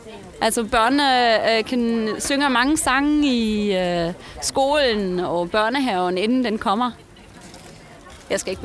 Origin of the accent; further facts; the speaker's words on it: central Germany, Germany; Der hvor jeg kommer fra, i midten af Tyskland, der har vi ikke nogen nisser.